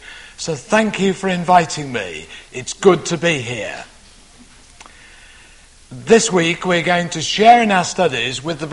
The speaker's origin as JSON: {"language": "English", "town": "Newbury", "region": "South East England", "country": "United Kingdom", "said": "I'm from Newbury in England."}